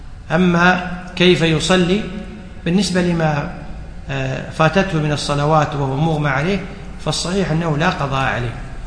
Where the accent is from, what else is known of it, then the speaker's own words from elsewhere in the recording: Ajman, United Arab Emirates; الإذخر نوع من الأعشاب ينبت في الصحراء، عندنا في عجمان واجد